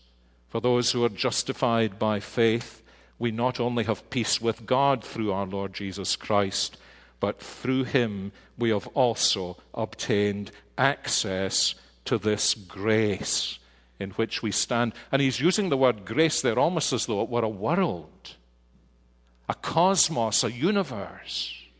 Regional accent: Scotland, United Kingdom; I don't think it's just being Scottish. I hate being in debt.

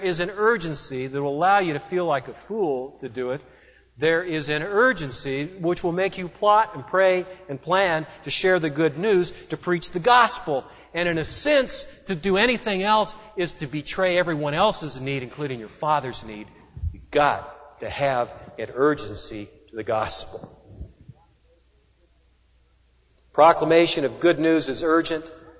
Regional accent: West Coast, United States; it is a story that I probably heard growing up on the West Coast, I would say 50 times.

